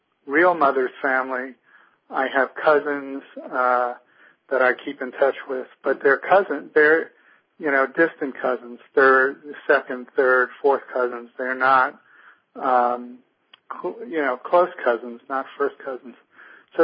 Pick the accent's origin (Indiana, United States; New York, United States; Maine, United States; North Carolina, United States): New York, United States; So he went and got me, which is why I grew up in New York and why I didn't know my cousin or anything about her.